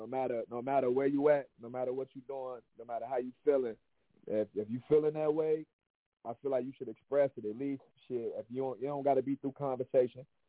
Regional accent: Minneapolis, Minnesota, United States; from Minneapolis, Minnesota.

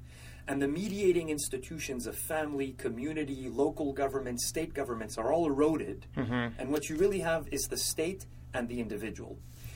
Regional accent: Canada; I come from Canada. There are plenty of opportunities in Canada.

